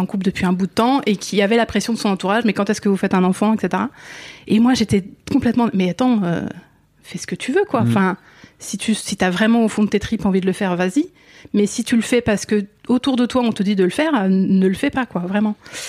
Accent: Île-de-France, France; Moi, je viens de l'Essonne.

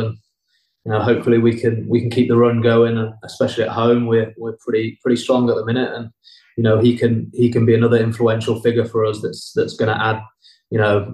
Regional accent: England, United Kingdom; the usual kind of English chat and a few drinks for being English.

